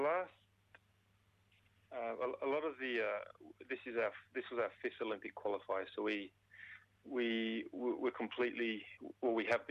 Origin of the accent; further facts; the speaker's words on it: Tonga; I did a lot of my growing up in Tonga, so a lot of my life lessons and you know, things that I've learned along the way have come from, you know, my Tongan heritage.